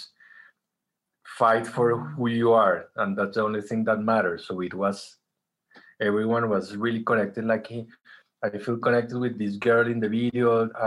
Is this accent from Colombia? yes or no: yes; Colombia; it was really strange because we're from Colombia.